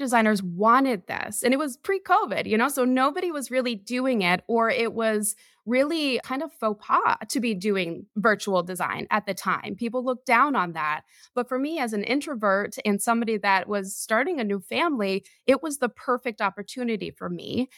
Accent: Vermont, United States; So growing up in Vermont, I actually didn't know any interior designers. There was nobody there to, you know, say, here's a profession that you could pursue.

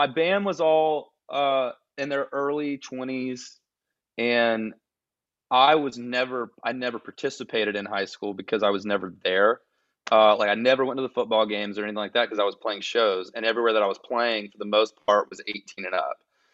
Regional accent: Georgia, United States; I get excited when I meet people from Georgia because I'm from Georgia and I'm a big Georgia fan.

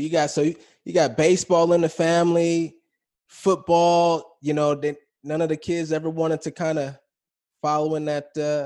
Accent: California, United States; I grew up a 49er fan growing up in the Bay Area.

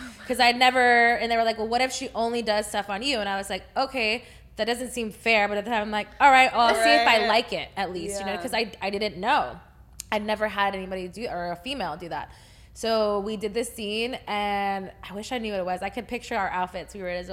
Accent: Texas, United States; And for me, I'm from Texas.

